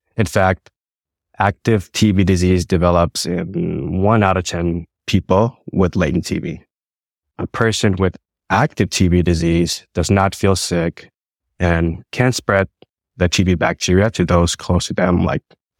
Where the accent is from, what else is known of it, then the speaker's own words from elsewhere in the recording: Marshall Islands; I'm originally from the Marshall Islands.